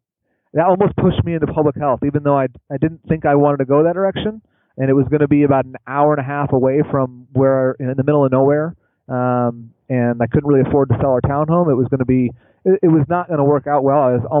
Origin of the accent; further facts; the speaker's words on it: Grand Rapids, Michigan, United States; now in Kansas City, United States; No, I'm actually from Grand Rapids, Michigan. I met my wife up in Iowa at a small school, and she's from here, so now I'm from here.